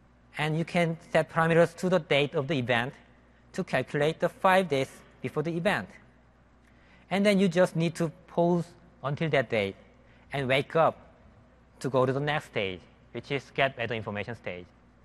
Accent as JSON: {"language": "English", "country": "South Korea", "said": "we are actually coming from Korea, which is known for"}